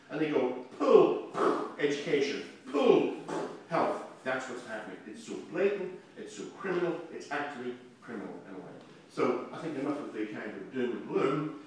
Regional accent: Northern Ireland, United Kingdom; also born or lived in London; I went through the 70s, I'm from Northern Ireland

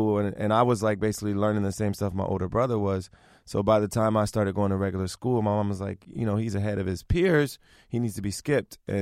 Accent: Springfield, Ohio, United States; It's like a small city, 70,000 people.

